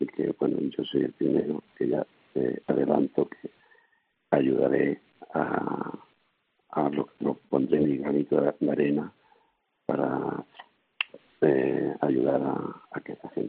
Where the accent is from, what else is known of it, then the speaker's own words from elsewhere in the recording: Almería, Andalusia, Spain; now in Marbella, Spain; soy almeriense, asignado en Marbella, ya tengo 72 años